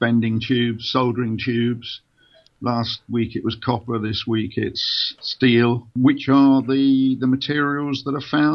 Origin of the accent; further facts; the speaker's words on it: Brighton, South East England, United Kingdom; I'm from Brighton.